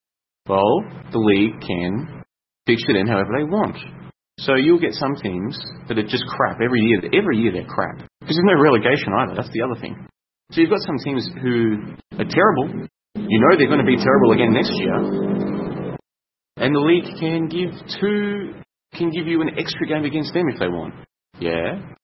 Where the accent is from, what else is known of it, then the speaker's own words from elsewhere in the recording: Australia; Because I'm Australian, it should be easy for me.